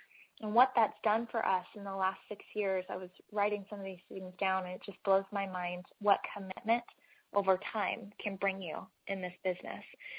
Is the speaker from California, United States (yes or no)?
yes; Folsom, California, United States; I'm from Folsom, California, just a little town outside of Sacramento in northern part of the state.